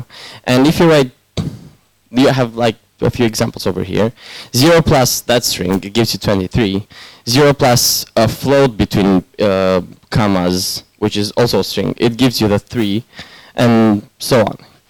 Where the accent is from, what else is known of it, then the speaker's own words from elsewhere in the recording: Cluj-Napoca, Cluj County, Romania; English is a second language; as you were told. I come from Cluj-Napoca